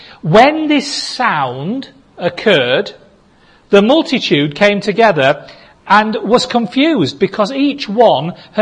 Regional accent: Goole, Yorkshire and the Humber, United Kingdom; I can say that because I was brought up in Ghoul.

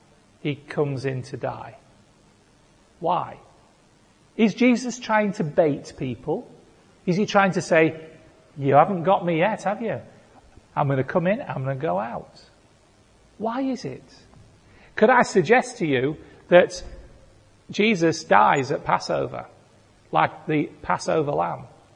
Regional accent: United Kingdom; You know, we are so stuck up as British people. We really are. You know, I grew up feeling terribly embarrassed for being British.

